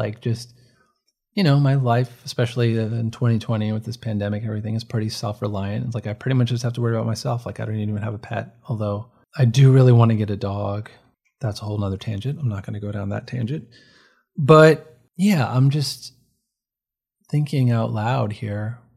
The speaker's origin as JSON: {"language": "English", "region": "New York", "country": "United States", "said": "leaving New York was a big part of my identity shift, because I think in a lot of ways I am a New Yorker, but in a lot of other ways I'm not."}